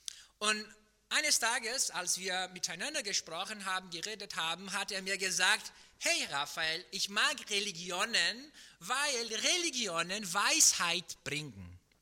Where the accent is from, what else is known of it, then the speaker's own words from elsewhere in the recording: Brazil; now in Germany; aber wie ihr schon bemerkt habt, ich bin kein Deutscher. Ja? Ich bin Brasilianer, ich bin in Brasilien geboren, dort aufgewachsen. Ich bin seit ungefähr 5 Jahren hier in Deutschland.